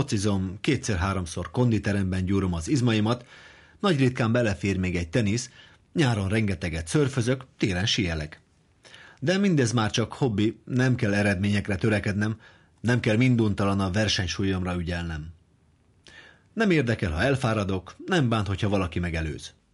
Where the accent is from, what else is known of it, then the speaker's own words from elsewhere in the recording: Budapest, Hungary; Mint kőbányai lakótelepi gyerek, sokat rúgtam a labdát a telepi gyerekekkel a közeli pályán.